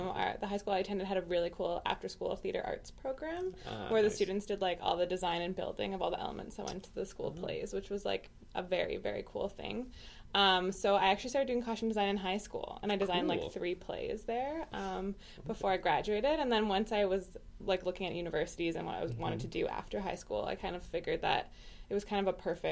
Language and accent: English; Edmonton, Alberta, Canada; I'm from Edmonton